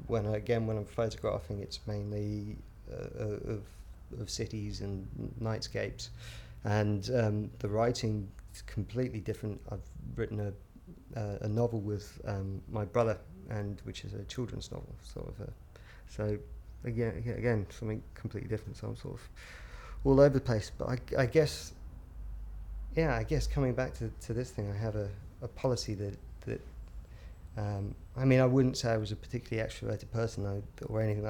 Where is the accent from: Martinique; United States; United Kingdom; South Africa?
United Kingdom; London; I'm 31 and I'm from London.